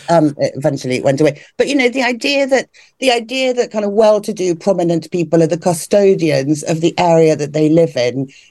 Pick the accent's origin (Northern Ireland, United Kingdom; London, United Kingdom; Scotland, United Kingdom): London, United Kingdom; Hampstead; I grew up in Hampstead. It's very charming and very lovely. It was a lot more bohemian and nicer then than it is now, when it's full of actors and celebrities.